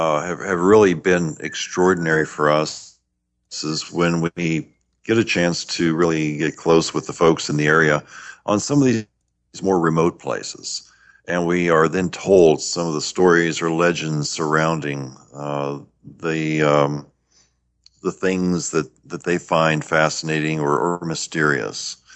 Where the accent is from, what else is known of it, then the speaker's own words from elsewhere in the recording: United States; Well, yeah, I'm from the United States